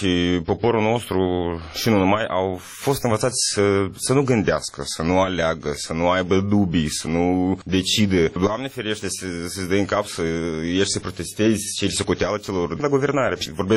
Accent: Moldova; Eu sunt moldovean

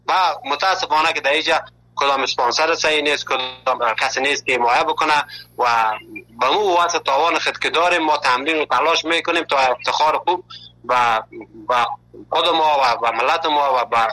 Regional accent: Afghanistan; now in Malatya, Turkey

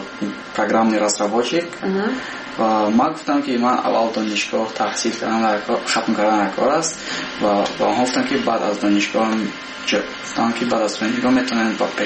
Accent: Tajikistan; بعد یک چند سال با تاجیکستان میکردم برای آنکه وطن خودم رو بلان بردارم و با وطن خودم یاردم دیم

